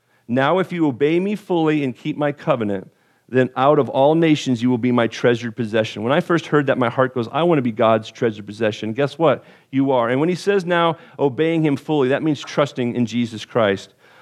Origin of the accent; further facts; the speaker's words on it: California, United States; As a Californian, I can't stand winter